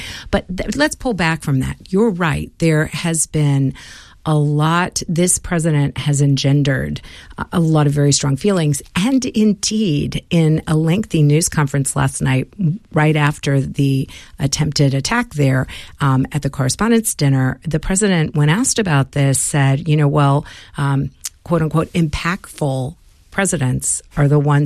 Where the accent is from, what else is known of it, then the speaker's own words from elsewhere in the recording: United States; moved away; You know, I'm an American. I lived there. I grew up there. I'm back and forth all the time.